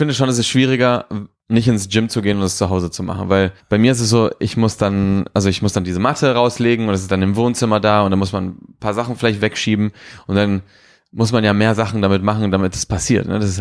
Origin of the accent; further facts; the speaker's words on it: Barcelona, Catalonia, Spain; also ich bin ja in Barcelona groß geworden, für die Leute, die es nicht wissen.